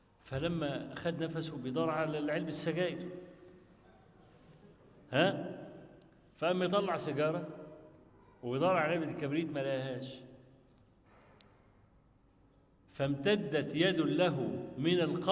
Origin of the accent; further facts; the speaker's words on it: Egypt; كان عندنا في مصر في كفر الشيخ في المحافظة تانية ومزاد يعني بحيرة اسمها بحيرة البرولس